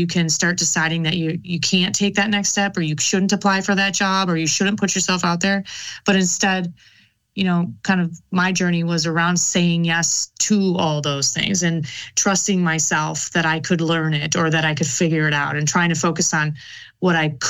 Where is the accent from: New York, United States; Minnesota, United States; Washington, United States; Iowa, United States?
Minnesota, United States; I'm a Minnesotan. Visualize those hockey sticks people.